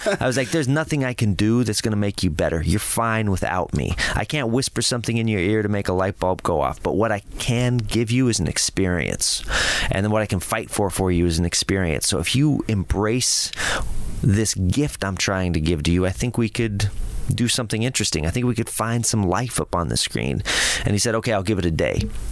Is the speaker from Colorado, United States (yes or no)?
yes; Lakewood, Colorado, United States; Lakewood, Colorado.